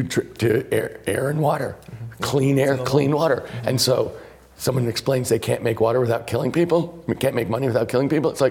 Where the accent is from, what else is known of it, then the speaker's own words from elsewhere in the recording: California, United States; I've been up and down the San Joaquin Valley in my home state of California.